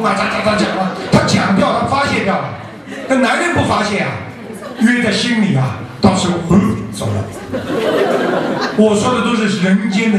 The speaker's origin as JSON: {"language": "Chinese", "country": "China", "said": "我们啊，如果说我们中国人说冷静是叫你冷下来"}